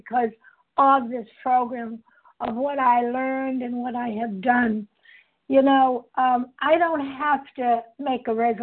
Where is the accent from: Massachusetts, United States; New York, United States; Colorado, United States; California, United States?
Massachusetts, United States; Boston; I'm from Boston, Massachusetts